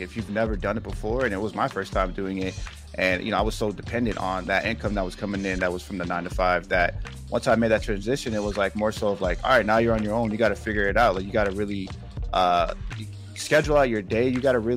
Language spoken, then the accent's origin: English; Virginia, United States; and I'm from Northern Virginia, kind of close to DC, there's a sound out there called go-go music.